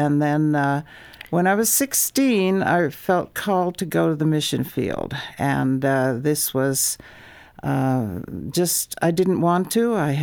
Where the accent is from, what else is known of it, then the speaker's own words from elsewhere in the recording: Connecticut, United States; Yeah, Connecticut is where I grew up, and I just thoroughly enjoyed it there, being a New Englander.